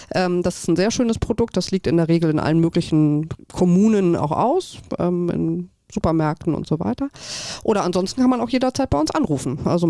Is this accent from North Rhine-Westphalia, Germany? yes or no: no; Hamburg, Germany; weil ich bin Hamburgerin